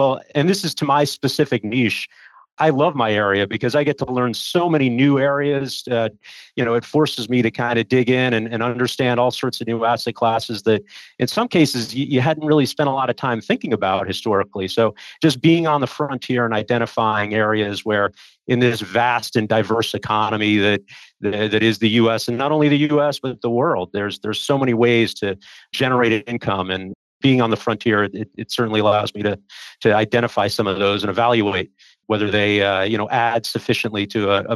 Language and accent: English; Hamden, Connecticut, United States; But I grew up in Hamden, Connecticut.